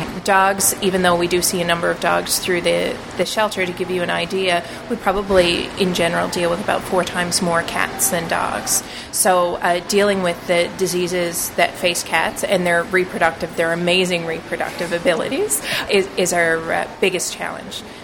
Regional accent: Newfoundland and Labrador, Canada; because I grew up in Labrador

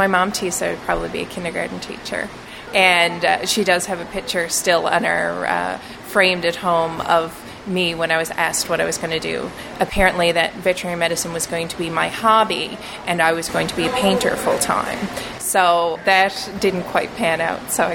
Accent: Newfoundland and Labrador, Canada; because I grew up in Labrador

